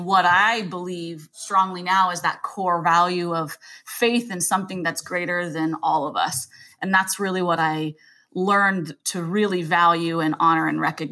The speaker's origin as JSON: {"language": "English", "town": "Tulsa", "region": "Oklahoma", "country": "United States", "tie": "born there", "said": "I was born in Tulsa, Oklahoma."}